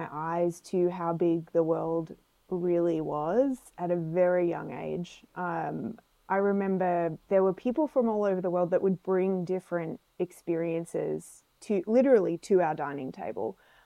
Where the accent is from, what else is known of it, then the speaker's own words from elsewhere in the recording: Australia; they're all the types of things that you learn growing up in the Australian outback.